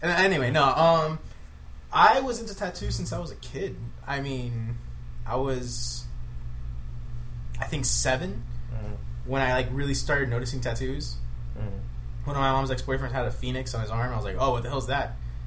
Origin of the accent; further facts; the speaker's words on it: Hialeah, Florida, United States; it's like, oh, where are you from? Hialeah.